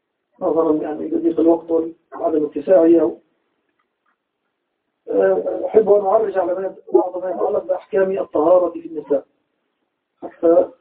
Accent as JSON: {"language": "Arabic", "country": "Egypt", "said": "عند العامة عندنا في مصر يسمون العقب بالكعب"}